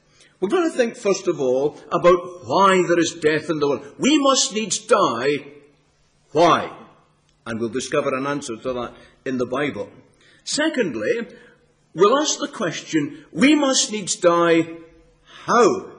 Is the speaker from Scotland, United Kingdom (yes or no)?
yes; Scotland, United Kingdom; You know, I come from Scotland and you come from England